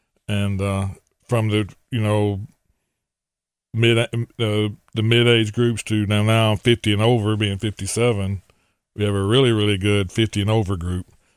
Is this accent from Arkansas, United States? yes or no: yes; Rose City, Arkansas, United States; But that's who we grew up together in Rose City and played baseball growing up together.